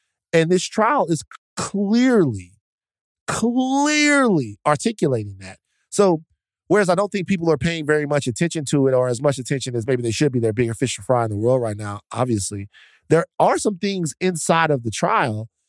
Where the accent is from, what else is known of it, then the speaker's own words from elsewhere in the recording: Baton Rouge, Louisiana, United States; something that's happening near and dear to my hometown of Baton Rouge, Louisiana